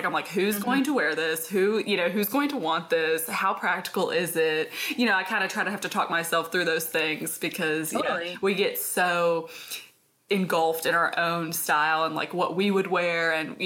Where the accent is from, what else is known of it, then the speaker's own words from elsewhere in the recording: Virginia, United States; Like I'm from Virginia originally, so I'm really just not like frilly.